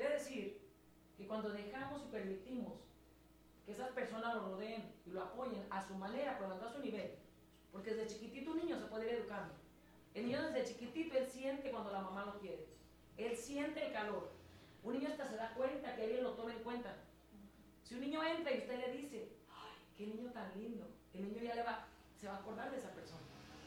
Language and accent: Spanish; Mexico; born there; yo nací en México, estudié aquí. El español que yo sé es el español que mi mamá me enseñó de un rancho de Michoacán, pero a mí me gusta hablar español.